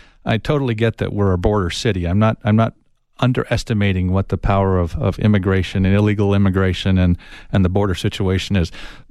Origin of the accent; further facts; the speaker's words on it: Tucson, Arizona, United States; And when I hop off the plane and someone asks me where I'm from, I say I'm from Tucson.